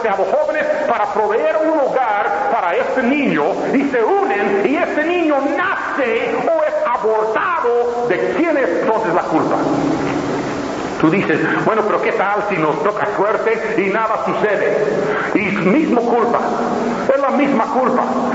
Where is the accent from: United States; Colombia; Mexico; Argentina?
United States; En mi tierra, Estados Unidos, es más de 1 millón por año que mueren